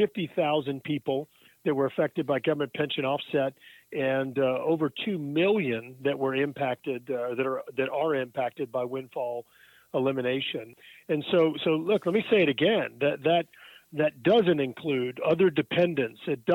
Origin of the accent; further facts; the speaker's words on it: Louisiana, United States; particularly in things like disasters, hurricanes, my home state of Louisiana